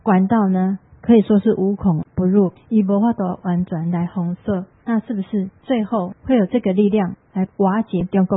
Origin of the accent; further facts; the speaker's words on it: Taiwan; 不过我们台湾人看到这篇文章也是要注意